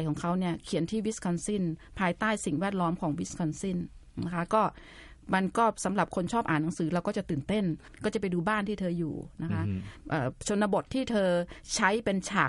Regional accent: Chiang Mai, Thailand; ดิฉันเรียนนิดนึงว่าดิฉันมาจากเชียงใหม่ซึ่งเป็นเมืองคล้ายๆกันคือเป็นเมืองที่มีมหาวิทยาลัยขนาดใหญ่นะคะ

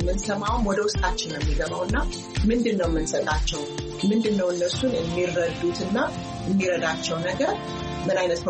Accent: United States; ማለት አሜሪካ ውስጥ ነው ያደግኩት።

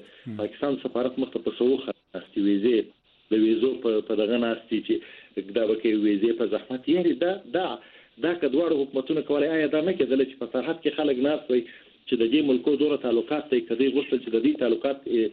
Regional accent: Afghanistan; موږ د افغانستان د سوداګرو دی

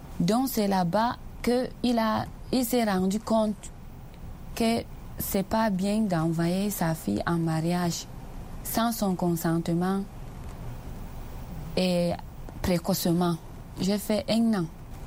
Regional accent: Maroua, Far North, Cameroon; Je viens du Cameroun. Dans la région de l'extrême nord, Maroua.

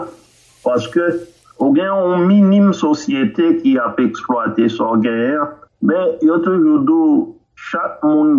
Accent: Haiti; en tant qu'Haïtien qui fait dans le pays

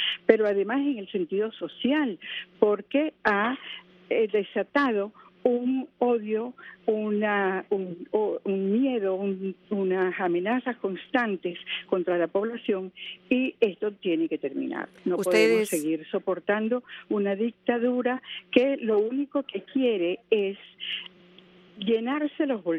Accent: Mérida, Venezuela; Exactamente, yo vengo desde Mérida, hemos venido personas de todas partes del país.

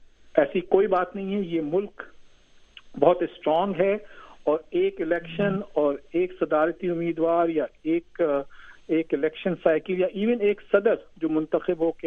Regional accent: Karachi, Sindh, Pakistan; born there; مثلاً کراچی جہاں میں پیدا ہوا, اس کی آپ حالت دیکھ لیں.

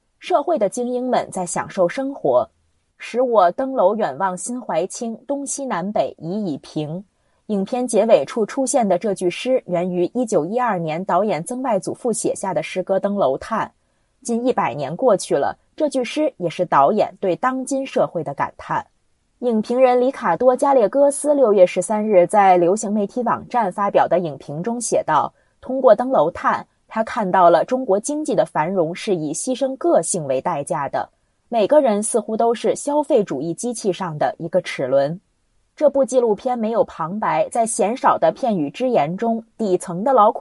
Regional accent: United States; 我是半个中国人，我妈妈是中国人，但我是在美国长大的

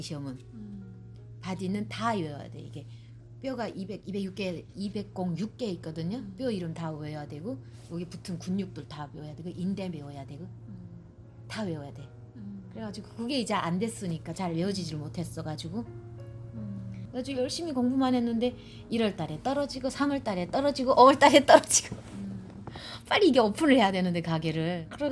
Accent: North Korea; now in United States

